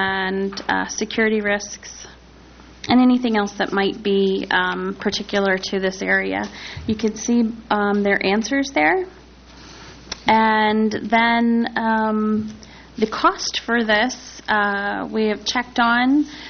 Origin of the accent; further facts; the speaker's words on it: West Virginia, United States; See, I'm from West Virginia, so, you know, it's all relative.